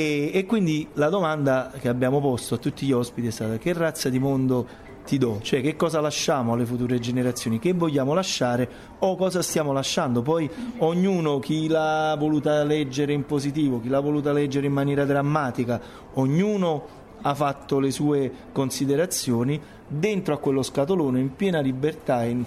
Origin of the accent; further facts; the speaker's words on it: Naples, Campania, Italy; noi come napoletani e come italiani, secondo me, abbiamo bisogno in questo momento di esportarci